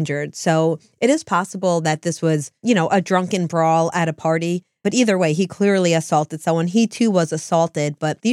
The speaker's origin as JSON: {"language": "English", "region": "New Jersey", "country": "United States", "said": "Which is interesting because we're from New Jersey."}